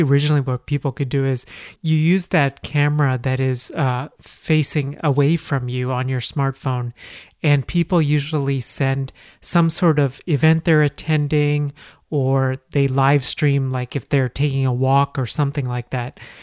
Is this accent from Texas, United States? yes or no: yes; Texas, United States; now in Philadelphia, United States; It is starting to become fall in Philly, and this is probably my most favorite season. Growing up in Texas, where things literally went from really hot to really cold, it's really nice to have seasons.